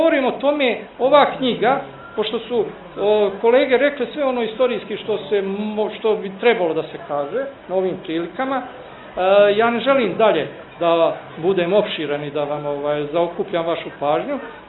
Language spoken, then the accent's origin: Bosnian; Bosnia & Herzegovina; pošto ja dolazim iz Bosne i Hercegovine